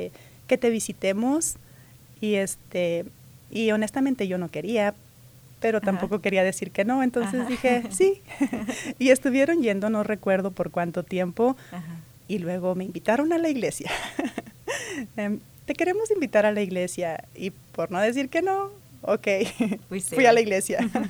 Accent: Tacubaya, Coahuila, Mexico; Crecí en un ejido que se llama Tacubaya, del estado de Coahuila.

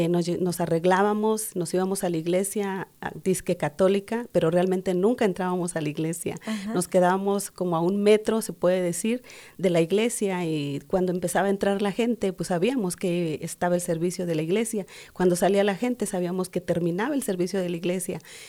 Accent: Mexico City, Mexico; now in Philadelphia, United States; Bueno, puedo decir que no soy de Chihuahua. Soy de la Ciudad de México.

